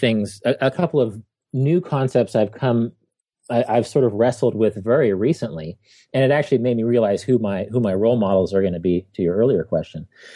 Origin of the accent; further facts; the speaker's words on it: Wichita, Kansas, United States; I'm from Wichita, Kansas.